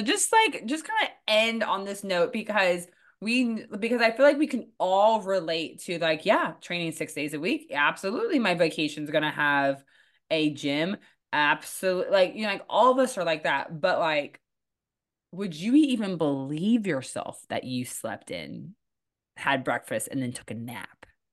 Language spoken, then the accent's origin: English; California, United States; And I grew up in the East Bay of California.